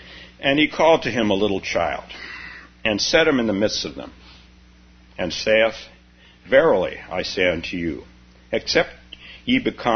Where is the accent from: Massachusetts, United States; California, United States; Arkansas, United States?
California, United States; I'm from Silicon Valley, although I'm from there before it was Silicon Valley. I'm so old, right?